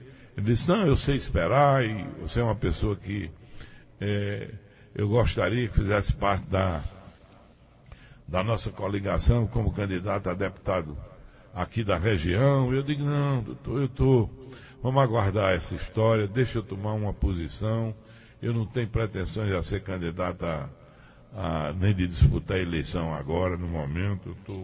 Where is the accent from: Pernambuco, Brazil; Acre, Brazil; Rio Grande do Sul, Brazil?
Pernambuco, Brazil; Afogado da Ingazeira; o que é melhor para a minha terra, Afogado da Ingazeira, o que é melhor para meu estado, Pernambuco, e o que é melhor para o Brasil, né?